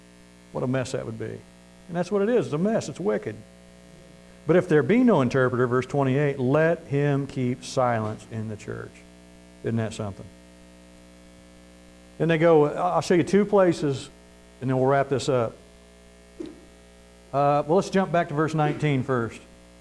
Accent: Missouri, United States; you guys struggle with me because I'm from Missouri.

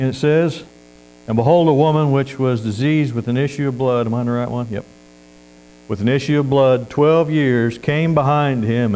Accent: Missouri, United States; And I'm originally from Missouri, the show me state.

